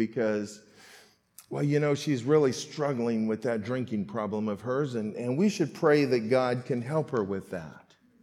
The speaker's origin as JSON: {"language": "English", "region": "California", "country": "United States", "tie": "born or raised there", "said": "I'm born and raised in California"}